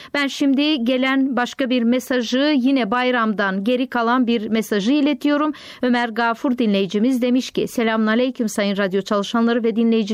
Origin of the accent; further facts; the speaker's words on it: Tutrakan, Silistra Province, Bulgaria; Ben bu mesajı şimdi de benim köyümden tüm çobanlara da iletiyorum. Onları selamlıyorum. Duydum ki bu saatlerde koyunlar gölgeye çekildiği zaman Silistreli Tutrakan Belediyesi'nin Tarsamul köyünden tüm çobanlar radyolarını açıp yayınımızı dinliyorlarmış.